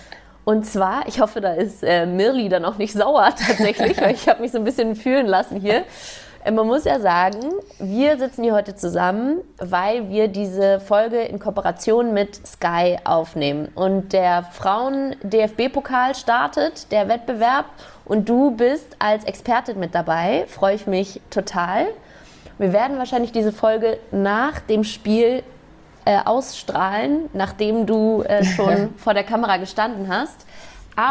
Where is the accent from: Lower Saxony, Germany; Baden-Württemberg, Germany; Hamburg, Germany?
Hamburg, Germany; als Hamburgerin